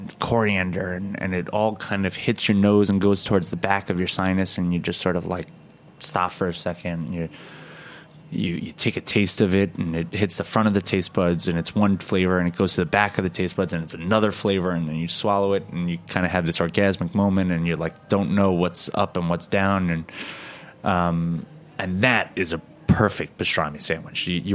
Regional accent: New York, United States; As a New Yorker, it's even worse to see.

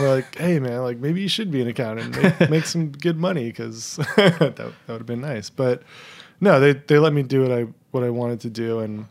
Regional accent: California, United States; Actually, I lived about 30 minutes east of Oakland in the suburbs, in this little Tri-Valley area.

